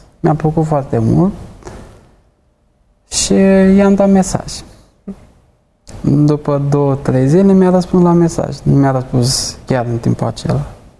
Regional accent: Buzău, Buzău County, Romania; Sunt din Buzău.

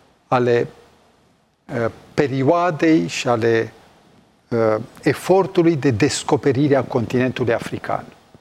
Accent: Brașov, Brașov County, Romania; born there; în spatele casei unde m-am născut în Brașov, era pe dealul unde e cimitirul eroilor

